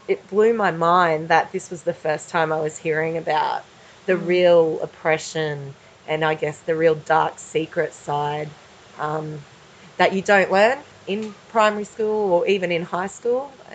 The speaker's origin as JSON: {"language": "English", "town": "Ipswich", "region": "Queensland", "country": "Australia", "said": "because I'm from Ipswich, Queensland."}